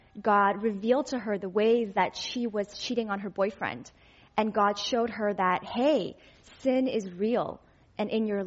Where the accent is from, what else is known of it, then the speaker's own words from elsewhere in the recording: California, United States; I'm from the Silicon Valley. I like this place. I grew up here.